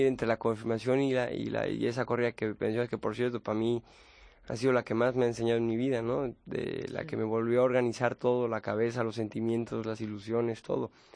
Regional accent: Mexico; salí a hombros de Guadalajara, de Monterrey y de Aguascalientes, de Guadalajara y de Monterrey también, que eran tres plazas, digamos, claves de mi país

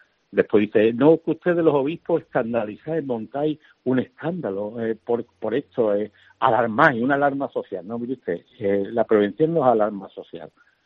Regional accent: Andalusia, Spain; los andaluces llevamos desde pequeño viviendo esto, y cuando yo veo el Nazareno de mi pueblo, ya estoy viendo a mi padre, mi abuela, mi vida, todo.

